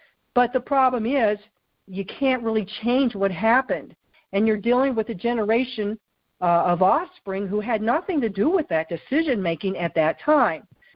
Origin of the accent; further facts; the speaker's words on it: United States; you know, I'm Native American, that's one of them, where I really have to catch myself.